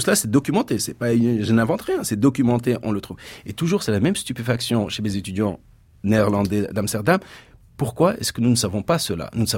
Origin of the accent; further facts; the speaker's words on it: Morocco; parce que je suis marocain à l'origine